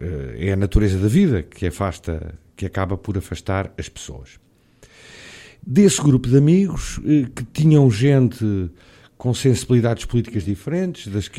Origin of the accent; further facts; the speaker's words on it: Alenquer, Lisbon, Portugal; eu, embora seja de Alenquer, Sempre tenha mantido ligação à minha terra, por razões profissionais. Estava a viver e a trabalhar em Lisboa, onde casei, tenho 3 filhos.